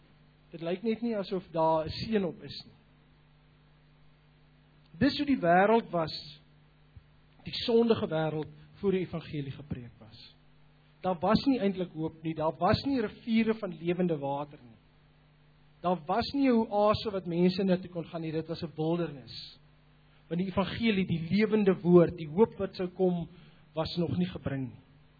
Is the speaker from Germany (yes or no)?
no; Namibia; Ek het in Namibië groot geword en ek onthou, ons het in die suide gebly en my familie het bietjie meer noord gebly.